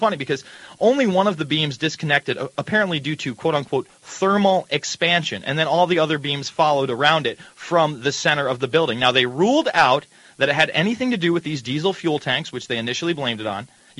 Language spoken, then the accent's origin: English; New York, United States